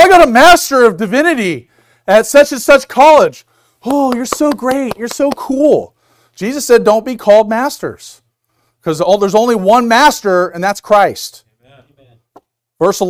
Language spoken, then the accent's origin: English; United States; I'm a man. I'm American, and I like football.